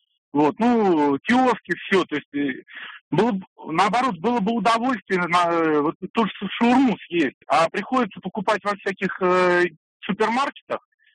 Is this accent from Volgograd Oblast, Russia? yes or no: yes; Volgograd, Volgograd Oblast, Russia; Ну, я из Волгограда